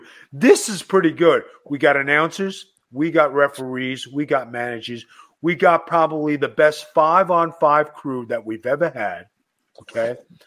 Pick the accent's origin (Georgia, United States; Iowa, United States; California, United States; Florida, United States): Florida, United States; Tampa; But hey, I really am from Tampa.